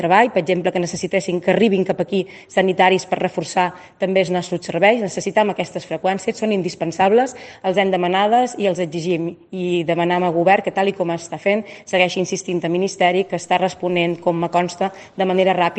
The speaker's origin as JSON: {"language": "Catalan", "region": "Balearic Islands", "country": "Spain", "said": "respostes a les nostres necessitats com a menorquins i menorquines, com a comunitat balear en general"}